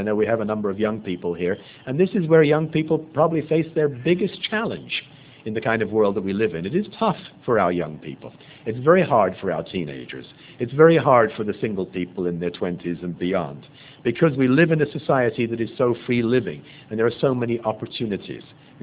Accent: London, United Kingdom; I'm from London, England, and I like to go back and visit family once a year.

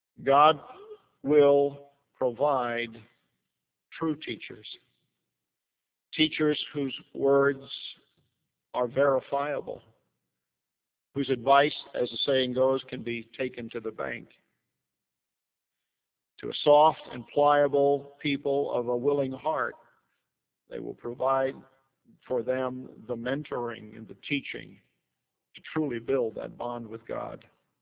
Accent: Pacific Northwest, United States; I grew up here in the Northwest. The states around Oregon are my home and birthplace. Idaho, Wyoming, Nevada, Washington, Oregon. I spent my youth in those areas.

